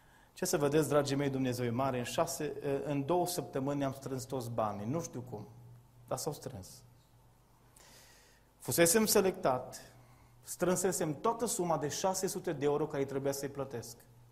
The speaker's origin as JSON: {"language": "Romanian", "town": "Brădet", "country": "Romania", "tie": "born or raised there", "said": "Mă trezesc în satul meu, în Brădet"}